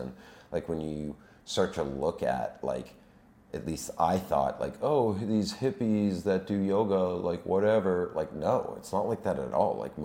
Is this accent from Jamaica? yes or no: no; Boston, Massachusetts, United States; I'm an uncle up there and I grew up in Boston and I know Boston. Boston was very comfortable.